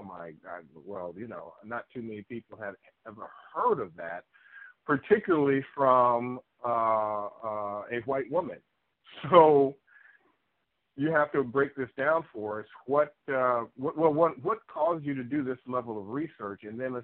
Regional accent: Chicago, Illinois, United States; St. Xavier University in Chicago, my hometown.

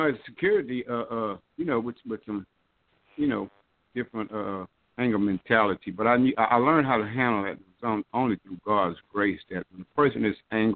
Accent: Lake Charles, Louisiana, United States; from Lake Charles.

